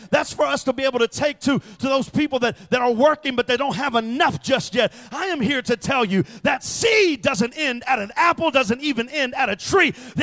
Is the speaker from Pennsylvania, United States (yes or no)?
no; San Antonio, Texas, United States; Come on, I'm from San Antonio, y'all, South Texas.